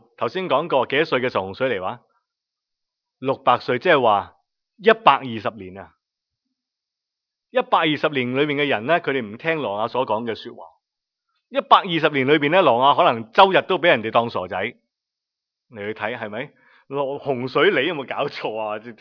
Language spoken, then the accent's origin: Cantonese; China; 最热闹嘅咁就系我哋中国人，即系咁样话讲好多嘢，大大声咁先热闹兴奋。